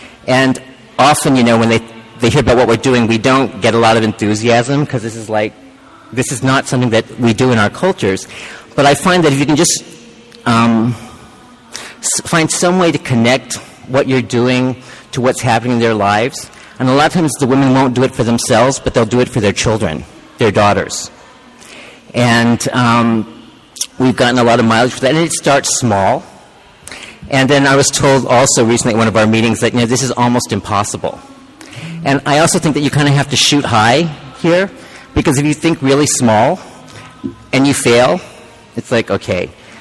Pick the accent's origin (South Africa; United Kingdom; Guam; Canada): Guam; But I'm from Guam, and it's a very small it's a very small community.